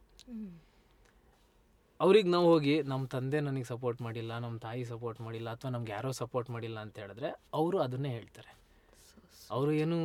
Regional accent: Korodi, Karnataka, India; So ಕೊರೋಡಿ ನಮ್ಮ ಊರು. ನಾನು ಬೆಳೆದಂತ ಊರು, ನಮ್ಮ ಏನು ನಮ್ಮ ಅಜ್ಜಿ ಅವ್ರ ಜೊತೆ ಫ್ಯಾಮಿಲಿ ಜೊತೆ ಇದ್ದಂತ ಊರು.

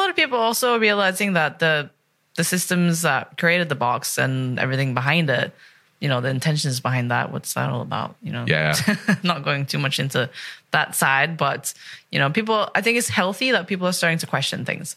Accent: Norway; I grew up in Norway.

